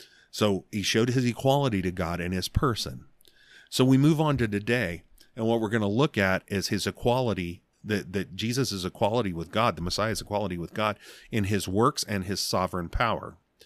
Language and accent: English; Arizona, United States; also born or lived in Alabama; I was born in Alabama, but we left there early enough that, you know, left there when I was six and grew up out here in Arizona.